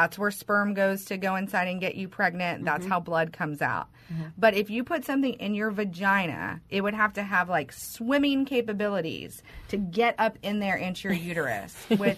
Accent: Texas, United States; I'm from Texas and I was in private practice there for 5 years.

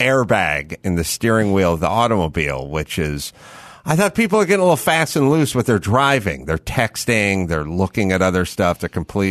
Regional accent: California, United States; You know, I grew up in the San Fernando Valley. I'm old. Shit was closed on Sunday.

